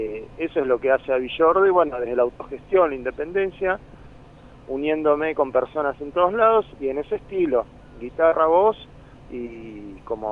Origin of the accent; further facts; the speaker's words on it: La Plata, Buenos Aires Province, Argentina; si bien canto en castellano, soy de La Plata, soy de Argentina